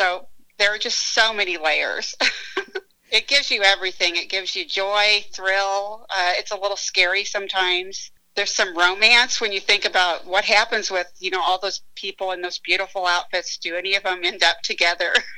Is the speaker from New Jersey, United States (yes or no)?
no; Bloomington, Illinois, United States; the circus history in my hometown of Bloomington, Illinois, that has always fascinated me.